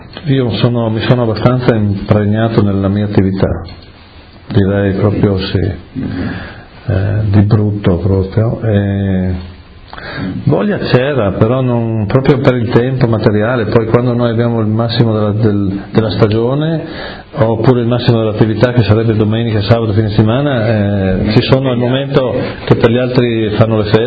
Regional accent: Claut, Friuli-Venezia Giulia, Italy; also born or lived in Maniago; io sono di Clauto, ho abitato a Maniago quando mi ero sposato, dove ho avuto una gelateria

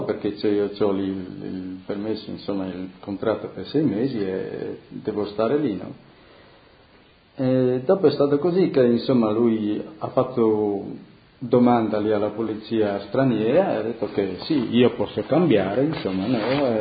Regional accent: Adegliacco, Friuli-Venezia Giulia, Italy; also born or lived in Zurich; Era di Adegliacco, sì, del paese di Adegliacco, nel comune di Tavagnaco, era 300 metri distante da me. Sì, il mio paese è Adegliacco proprio, no?

